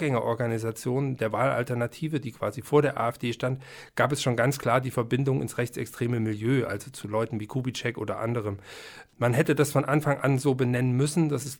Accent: Leipzig, Saxony, Germany; Ich bin ein Kind der Revolution 89, ich bin in Leipzig als Kind über die Straßen gelaufen.

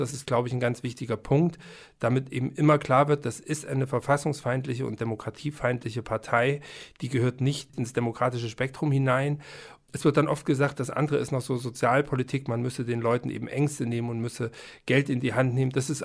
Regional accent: Leipzig, Saxony, Germany; Ich bin ein Kind der Revolution 89, ich bin in Leipzig als Kind über die Straßen gelaufen.

